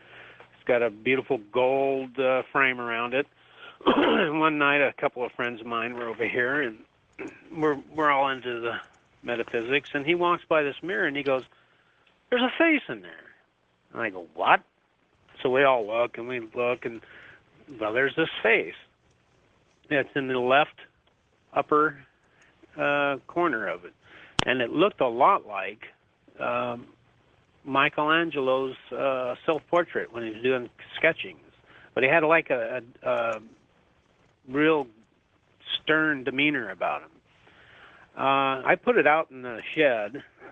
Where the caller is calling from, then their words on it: Washington, United States; from Washington, KVI 570 AM.